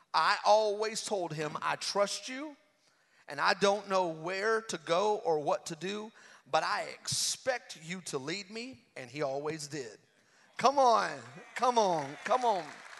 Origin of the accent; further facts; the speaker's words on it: Hot Springs, United States; We are from Hot Springs, and so we worked with her there.